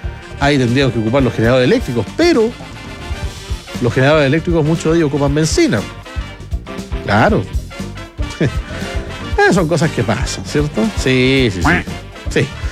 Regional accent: Calama, Antofagasta, Chile; soy de Calama y siempre lo escucho en mis turnos de noche en la minería

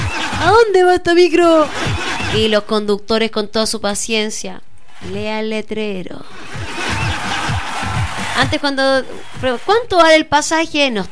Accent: Chile; ¿Será, no sé, que somos cómodos los chilenos?

